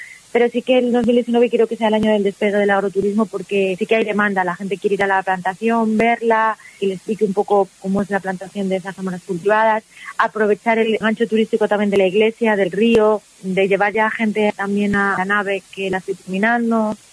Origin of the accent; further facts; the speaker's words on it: Almendra, Castile and León, Spain; como siempre he estado muy ligada a mi pueblo, antes Almendra del Pan no era conocido